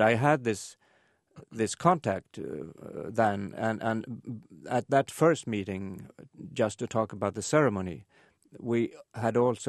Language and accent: English; Sweden; English is a second language; And although we came from Sweden, which was then formally a neutral country, we were still part of the capitalist camp.